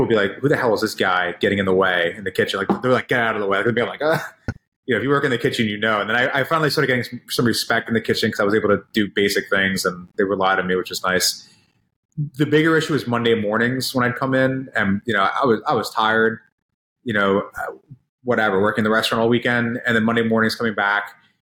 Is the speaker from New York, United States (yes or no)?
yes; New York, United States; As a kid growing up in New York, I was able to go to some awesome restaurants